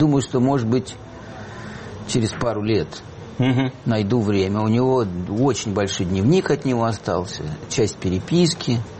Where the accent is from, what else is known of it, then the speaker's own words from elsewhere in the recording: Moscow, Russia; я, когда рос в Москве, в Советском Союзе, учился в школе, в университете